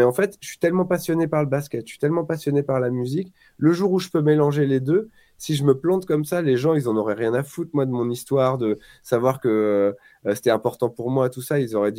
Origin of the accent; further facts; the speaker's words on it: Paris, Île-de-France, France; c'est ma ville, Paris. Je suis né à Paris, élevé à Paris, c'est le sport de mes parents. Nous, on est une famille. Où mon père est immigré d'Istanbul, on est arménien d'origine.